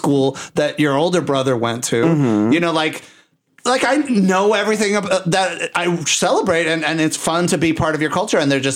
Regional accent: Puerto Rico; English is a second language; they find out that I speak Spanish and I'm from Puerto Rico, sometimes they reject me because of that.

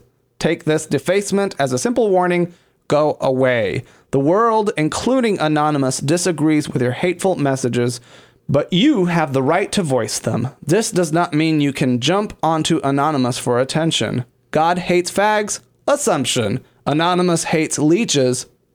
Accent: Puerto Rico; I grew up in Puerto Rico, and as a kid, I just kind of would wander around my neighborhood because we could do that back in the 70s. Sorry, I just gave away my age.

